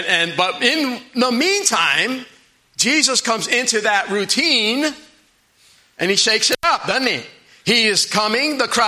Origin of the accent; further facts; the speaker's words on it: Maine, United States; I'm from Maine.